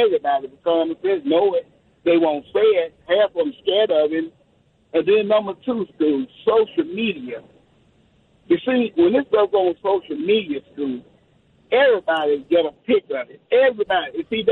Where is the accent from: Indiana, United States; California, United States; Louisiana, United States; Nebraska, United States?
Louisiana, United States; New Orleans; now in Memphis, United States; because I'm living from New Orleans, man. You know, I went up to Memphis after Katrina. I come down every now and then.